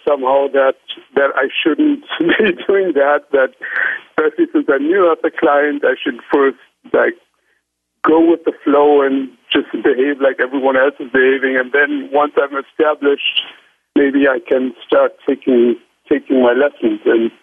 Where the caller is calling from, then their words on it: Munich, Bavaria, Germany; English is a second language; I'm calling in from Munich in Germany.